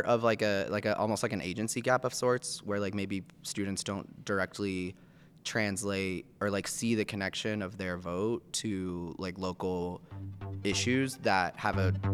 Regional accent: San Antonio, Texas, United States; So I grew up in San Antonio, Texas.

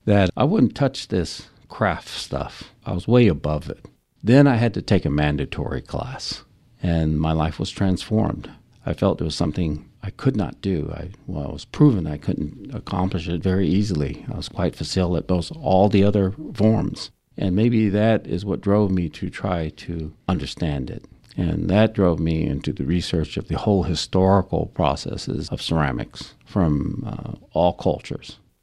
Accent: Texas, United States; Yes, growing up in Texas can leave you somewhat absent from Chinese culture if you're the only family in a neighborhood called the Fifth Ward.

